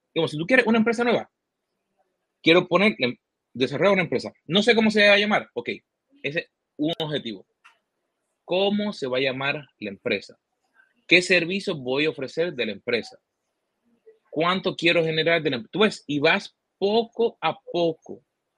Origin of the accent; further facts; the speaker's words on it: Carolina, Puerto Rico; nacido y criado en Puerto Rico con la mancha de plátano de Carolina